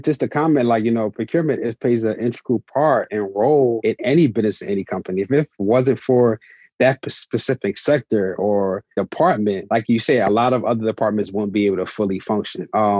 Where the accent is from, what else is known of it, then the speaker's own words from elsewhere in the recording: Chester, Pennsylvania, United States; I'm from Chester, Pennsylvania, small city, about 20 minutes south of Philadelphia.